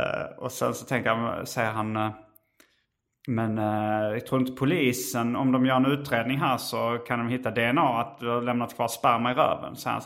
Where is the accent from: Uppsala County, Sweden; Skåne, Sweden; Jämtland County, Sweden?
Skåne, Sweden; Järup; Jag har bott i Järup mellan Malmö och Lund, ganska stor del av min barndom.